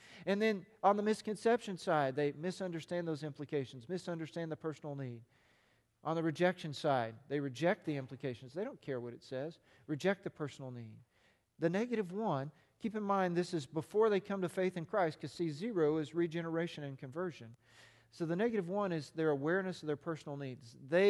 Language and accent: English; United States; We grew up in America.